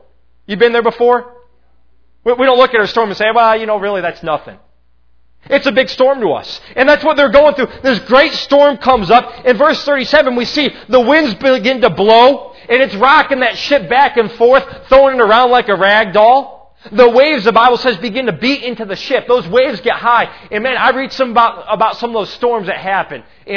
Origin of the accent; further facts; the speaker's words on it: Lemont, Illinois, United States; I grew up in Lamont, Illinois, a little bit outside of Chicago there.